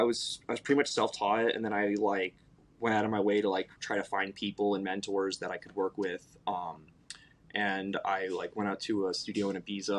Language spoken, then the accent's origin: English; Miami, Florida, United States; growing up in Miami, there's always been tons of clubs here, and they always had parties and stuff all over the place.